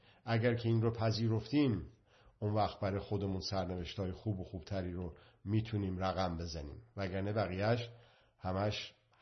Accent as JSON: {"language": "Persian", "country": "Iran", "said": "حالا باز دوباره بسیار خودخواهانه نگاه بکنه آدم به عنوان یک ایرانی، به ایران و ایرانیان میرسه."}